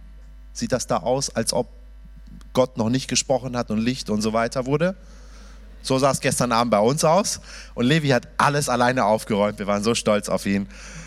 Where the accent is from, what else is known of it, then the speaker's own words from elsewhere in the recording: Germany; also born or lived in Iran; Ich bin gebürtiger Iraner, lebe jetzt fast seit 30 Jahren in Deutschland. Also ich bin hier groß geworden, in einem muslimischen Kontext hineingeboren, aber relativ losgelöst davon groß geworden.